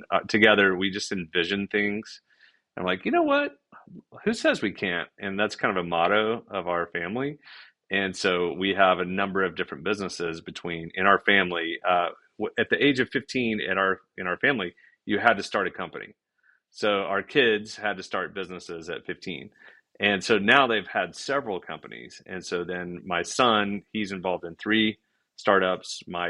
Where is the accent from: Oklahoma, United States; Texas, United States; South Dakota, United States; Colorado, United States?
Oklahoma, United States; Oklahoma City; also born or lived in London; we moved back from London back to Oklahoma City, and which is hometown, really.